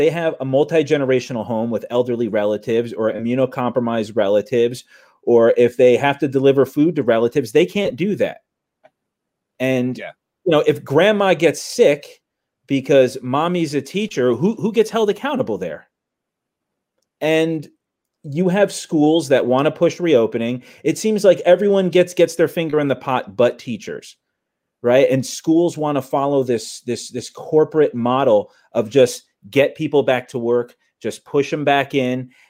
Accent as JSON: {"language": "English", "town": "Long Branch", "region": "New Jersey", "country": "United States", "said": "I mean, I'm from Long Branch"}